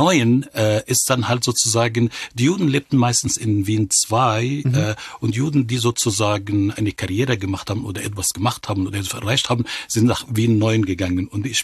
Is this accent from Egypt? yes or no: yes; Cairo, Cairo Governorate, Egypt; Ich bin in Kairo geboren und aufgewachsen.